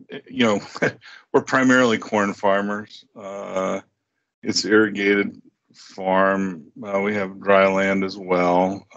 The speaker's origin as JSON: {"language": "English", "town": "Grant", "region": "Nebraska", "country": "United States", "tie": "born or raised there", "said": "I grew up here in Grant, Nebraska. I live now about 6 miles from where I grew up, and I grew up on the farm here, went to the University of Nebraska for my undergraduate"}